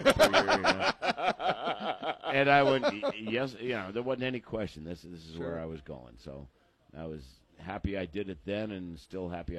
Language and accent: English; Erie, Pennsylvania, United States; now in Texas, United States; And I said, I live in Texas now, you know. And people, I grew up in Erie, Pennsylvania. Okay. Northwest PA, came here.